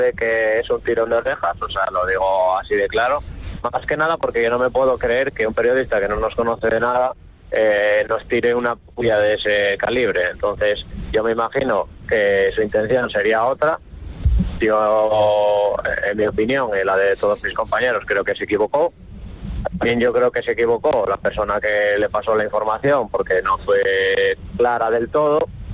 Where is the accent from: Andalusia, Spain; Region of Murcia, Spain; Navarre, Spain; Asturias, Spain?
Asturias, Spain; Sí, yo soy asturiano y además creo que con este artículo me volví casi más asturiano de lo que era.